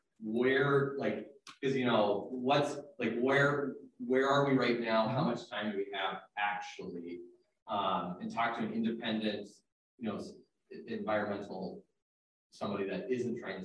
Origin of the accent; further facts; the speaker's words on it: Golden Valley, Minnesota, United States; Mine, I grew up in Golden Valley. You know, the place south of where people talk about. And, you know, we didn't have a pool in Golden Valley.